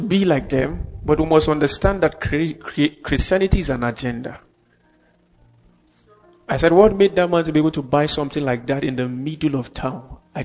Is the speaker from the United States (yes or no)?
no; Nigeria; I'm not being a religious fanatic, but as a Nigerian, you would have observed this yourself